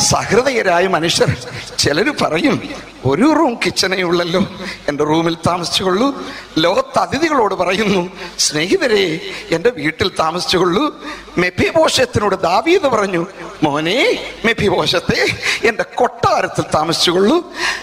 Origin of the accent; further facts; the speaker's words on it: Kerala, India; ഞാൻ ജനിച്ചു വളർന്ന കേരള സംസ്ഥാനത്തിലെ ജനപ്രതിനിധികളെ, ഞാൻ വസിച്ചു വളരുന്ന ഭാരതഭൂമിയിലെ ഭരണകർത്താക്കളെ